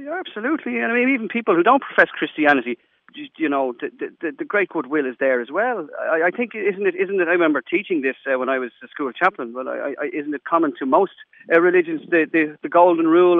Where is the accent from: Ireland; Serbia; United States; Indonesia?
Ireland; as Irish people, we've always had a sense